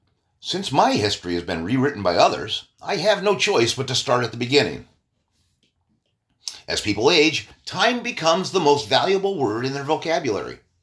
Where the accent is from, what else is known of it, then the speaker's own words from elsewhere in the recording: Delmar, New York, United States; also born or lived in Endicott; I was born on September 21st, 1964, in Endicott, New York, in the Southern Tier. My father was beginning his teaching career at Tioga Central, and by the time I was young, we had settled in Delmar, where both my parents worked in the school system.